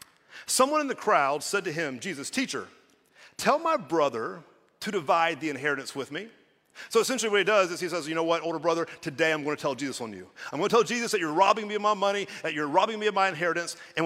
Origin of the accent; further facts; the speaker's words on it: United States; I love our country. I'm an American. I am proud to be an American.